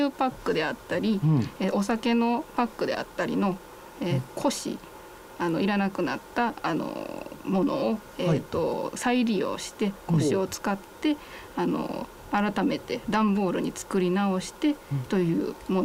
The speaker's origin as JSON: {"language": "Japanese", "region": "Osaka", "country": "Japan", "said": "大阪市出身です。"}